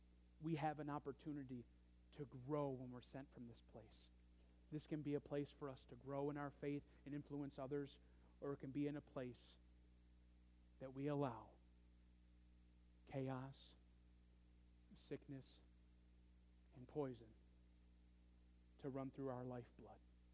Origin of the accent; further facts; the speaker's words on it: Marlette, Michigan, United States; For those of you again on the radio, I'm from Marlette.